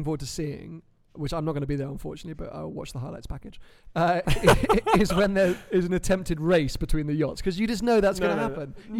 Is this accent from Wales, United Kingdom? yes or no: no; Bristol, South West England, United Kingdom; accent: Bristolian; Sorry, that was my Bristolian accent.